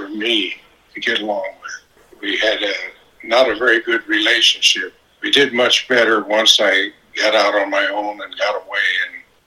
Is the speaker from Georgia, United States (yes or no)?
no; Peru, Indiana, United States; also born or lived in Fort Wayne; I grew up in Peru, Indiana, and also in Fort Wayne.